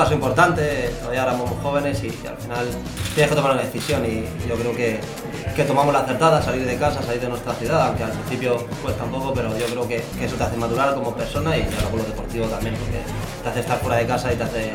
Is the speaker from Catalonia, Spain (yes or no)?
no; Madrid, Community of Madrid, Spain; moved away as an adult; now in Murcia, Spain; yo en mi caso salgo con 18 años, dirección Cartagena, aunque sea soy de Madrid, y pasadas tres temporadas allí en Cartagena, me llega la oportunidad de poder venir aquí a Murcia